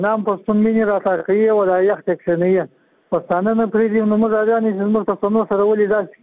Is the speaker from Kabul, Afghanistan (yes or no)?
no; Kandahar, Afghanistan; now in Mazar-i-Sharif, Afghanistan; زه د کندهار اوسیدونکو یم